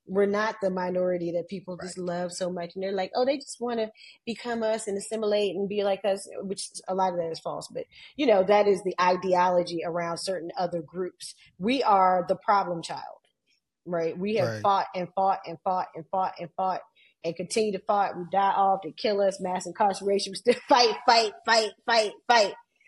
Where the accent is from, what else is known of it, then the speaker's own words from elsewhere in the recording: Richmond, Virginia, United States; I mean, my hometown in Richmond, Virginia, the Retail Merchants Association was put into place to run all those black businesses out of business